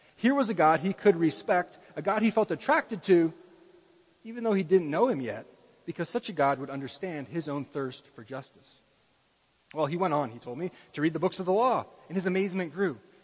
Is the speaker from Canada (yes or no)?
no; United States; the way I grew up in America, it's way easier for me to go on the love and the mercy side